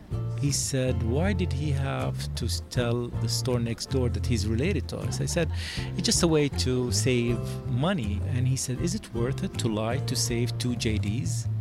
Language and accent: English; Jerusalem, Palestine; English is a second language; moved away as an adult; also born or lived in United States / Jordan; Originally, I'm Palestinian. I was born in Jerusalem, graduated, finished high school from Jerusalem, then came to the U.S. I lived in the U.S. for 22 years, and then went back to Jordan